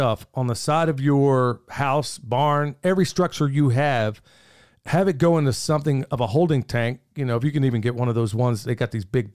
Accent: Oklahoma, United States; Now, there are certain places like where I grew up in Oklahoma, nobody has a basement

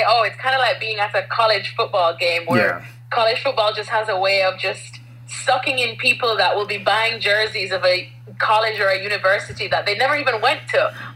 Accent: Jamaica; growing up in Jamaica

